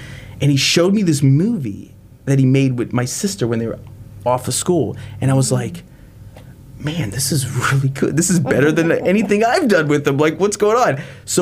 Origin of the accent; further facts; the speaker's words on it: St. Petersburg, Florida, United States; because we grew up lower middle class. We had no connections. We grew up in a household where there was drugs. We grew up in South St. Pete as well.